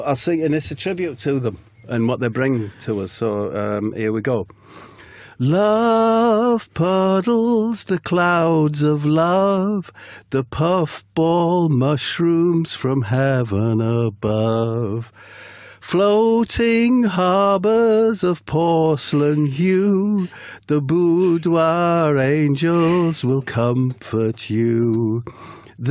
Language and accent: English; Middlesbrough, North East England, United Kingdom; born there; I was born in Middlesbrough, which is known as Soul Town.